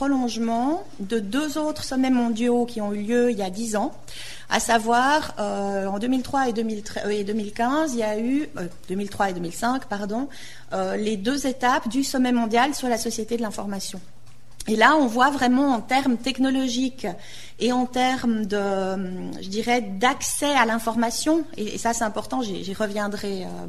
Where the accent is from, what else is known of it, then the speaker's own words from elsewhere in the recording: Switzerland; alors évidemment, je viens de Suisse